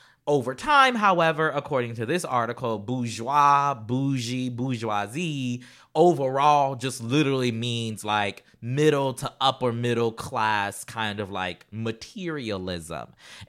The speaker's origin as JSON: {"language": "English", "town": "Charleston", "country": "United States", "tie": "born or raised there", "said": "because we were her kids, and so therefore we grew up outside of Charleston as well, we also were called bougie in the family as well."}